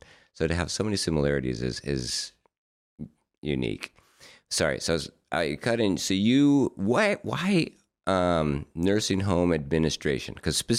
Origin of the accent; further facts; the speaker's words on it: Sandpoint, Idaho, United States; So I'm from Sandpoint, Idaho, and I was raised there.